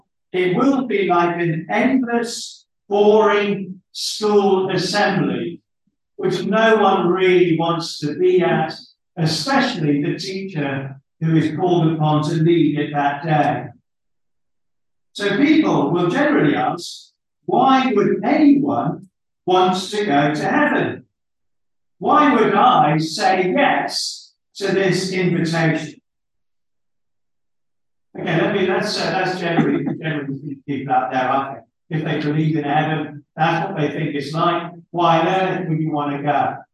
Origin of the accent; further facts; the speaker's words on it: United Kingdom; we have this internal desire as British people where we feel we must try and muster up some joy about heaven from deep within us